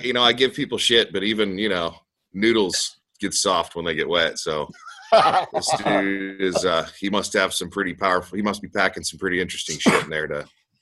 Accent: Oklahoma, United States; We're not from the Joe Exotic part yeah. of Oklahoma.

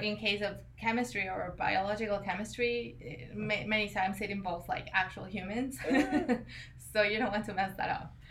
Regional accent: Mexico City, Mexico; English is a second language; Or, like, where I'm from Mexico City.

